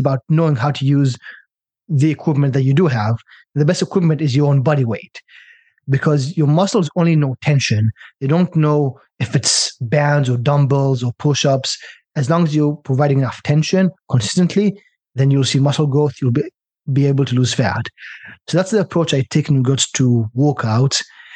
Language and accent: English; China; also born or lived in Israel; I went to university in British Columbia in Canada. I'm from Israel originally, by the way, and I grew up in China. So all over the world.